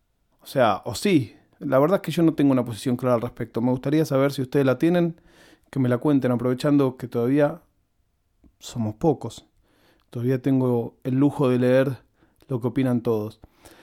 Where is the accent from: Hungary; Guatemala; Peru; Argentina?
Argentina; Banfield, Buenos Aires Province; Lo digo yo que soy banfileño y bonaerense.